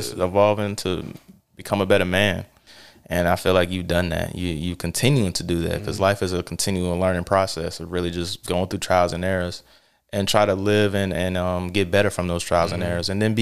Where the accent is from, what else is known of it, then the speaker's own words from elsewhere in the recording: the South, United States; you know, I'm from the South. I feel like you should have at least 4 guns.